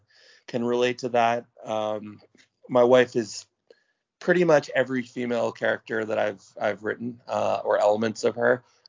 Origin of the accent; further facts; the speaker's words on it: Canada; First of all, I'm Canadian, so